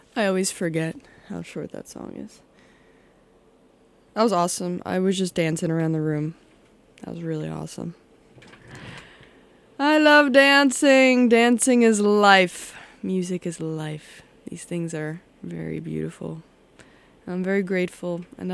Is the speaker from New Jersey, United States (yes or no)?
yes; New Jersey, United States; now in Massachusetts, United States; I grew up in New Jersey, which I have loved. I loved the time I had there, yes. And I'm glad I'm not there anymore.